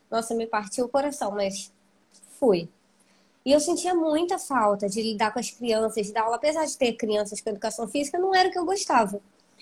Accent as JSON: {"language": "Portuguese", "region": "Rio de Janeiro", "country": "Brazil", "tie": "born or raised there", "said": "Eu sou do Rio de Janeiro, natural daqui, nasci aqui."}